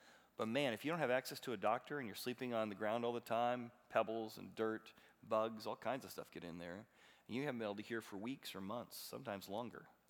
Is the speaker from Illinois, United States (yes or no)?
yes; Illinois, United States; I grew up in Illinois. We have a lot of ears of corn.